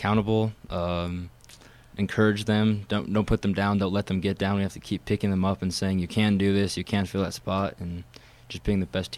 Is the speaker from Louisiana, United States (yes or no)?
no; California, United States; born there; Actually, I was born in California, so I like the Dodgers.